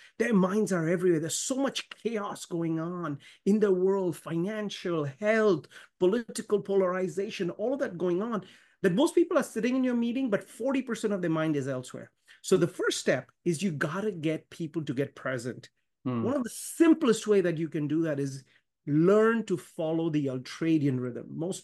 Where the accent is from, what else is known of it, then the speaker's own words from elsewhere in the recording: India; born there; moved away; I was born in India, moved to the country.